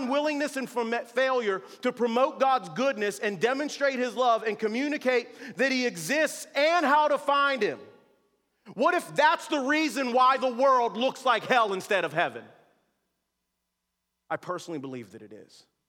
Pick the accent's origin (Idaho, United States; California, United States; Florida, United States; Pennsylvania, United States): Pennsylvania, United States; North Braddock; I resented the fact that I grew up in North Braddock, poor